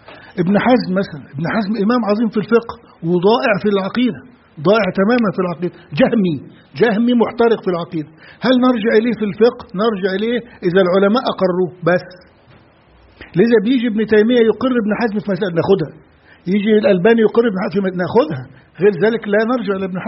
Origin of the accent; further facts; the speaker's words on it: Egypt; عندنا في مصر